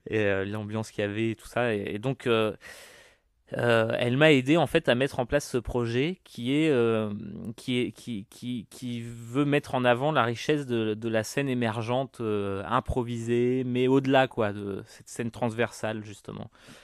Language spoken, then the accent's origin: French; Paris, Île-de-France, France; moi j'ai grandi à la Goutte d'Or, je vis à la Goutte d'Or